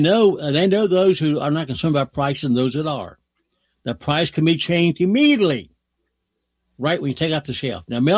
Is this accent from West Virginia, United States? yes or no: yes; Nettie, West Virginia, United States; Gas in Weston is 84 cents a gallon cheaper than in my hometown here in Nettie.